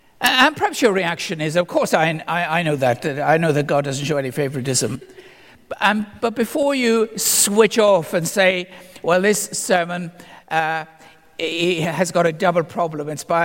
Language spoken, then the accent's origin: English; Ireland; That was a way on a different scale from what I was brought up in Southern Ireland long ago.